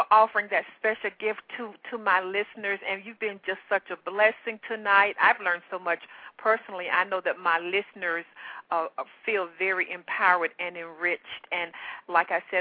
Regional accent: the South, United States; accent: Southern; I don't know if it was my Southern accent

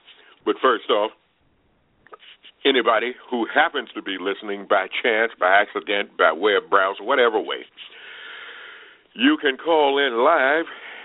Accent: North Carolina, United States; when I was a kid in North Carolina

